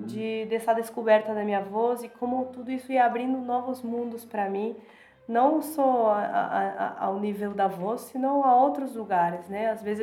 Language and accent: Portuguese; Argentina; also born or lived in Curitiba; now in Florianópolis, Brazil; eu sou argentina, mas estou morando no Brasil há uns 9 anos já.